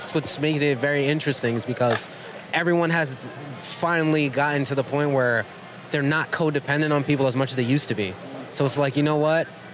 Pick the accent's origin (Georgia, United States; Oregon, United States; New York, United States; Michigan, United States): New York, United States; there's certain times where I might come across like rude because I'm from New York.